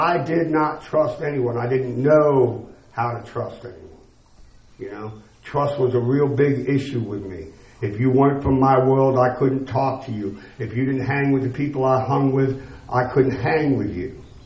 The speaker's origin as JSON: {"language": "English", "region": "Virginia", "country": "United States", "said": "I'm from Tidewater, and some of the old drinkers and users down there remember a place called, it just escaped me. It's in Ocean View."}